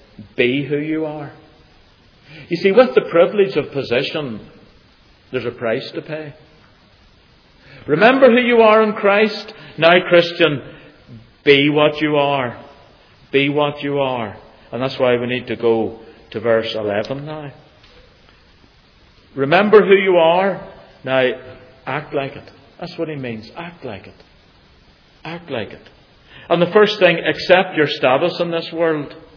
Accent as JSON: {"language": "English", "region": "Northern Ireland", "country": "United Kingdom", "said": "I'm not an American. I'm from Northern Ireland. That's the flag of our country."}